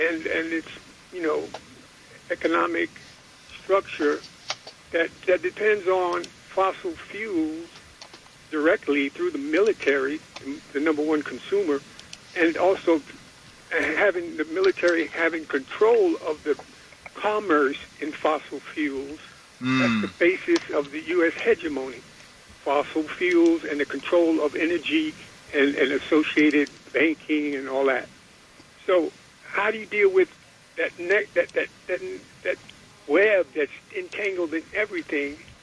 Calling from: Manhattan, New York, United States; I'm calling from Manhattan.

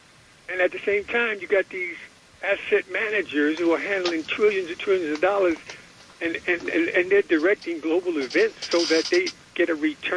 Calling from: Manhattan, New York, United States; I'm calling from Manhattan.

